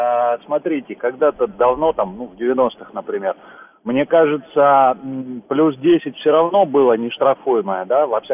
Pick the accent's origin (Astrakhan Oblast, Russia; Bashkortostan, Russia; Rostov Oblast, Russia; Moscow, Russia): Rostov Oblast, Russia; я, например, вырос в Ростовской области.